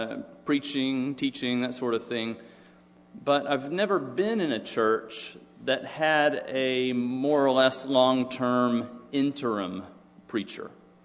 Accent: Dallas, Texas, United States; I was born and raised in Dallas, so I'm a native Texan, if Dallas counts.

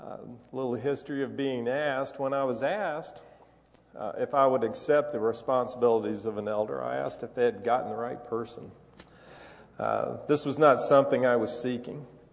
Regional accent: Merkel, Texas, United States; born there; I was born in Merkel, Texas, west of Abilene.

